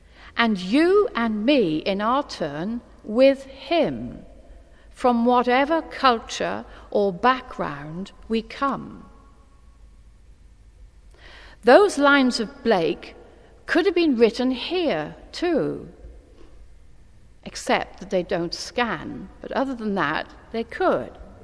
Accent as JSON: {"language": "English", "region": "Wales", "country": "United Kingdom", "said": "I had my doubts before I went, English reserve and all that, even though I am Welsh."}